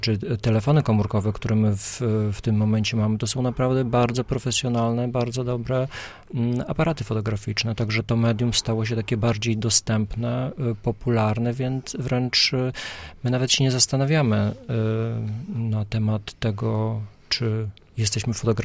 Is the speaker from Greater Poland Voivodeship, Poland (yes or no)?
no; Biłgoraj, Lublin Voivodeship, Poland; Jestem z Biłgoraja.